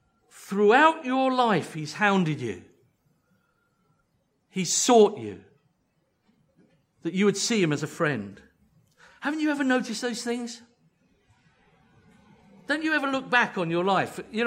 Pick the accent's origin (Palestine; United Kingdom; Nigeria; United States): United Kingdom; Windsor, South East England; born there; At the age of 17, there was an old man at Windsor Castle, because I was born in Windsor, giving out Christian tracts.